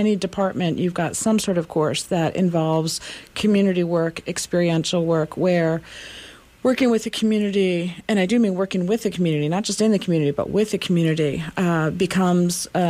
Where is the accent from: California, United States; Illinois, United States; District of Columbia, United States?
District of Columbia, United States; Washington; I grew up in Washington, D.C., the daughter of fairly activist parents during the Vietnam War.